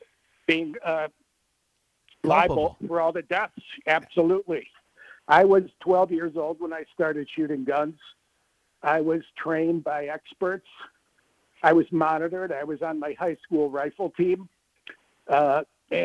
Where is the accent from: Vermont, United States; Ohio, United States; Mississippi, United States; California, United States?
Ohio, United States; Cleveland; I grew up here in Cleveland. My high school had a rifle team.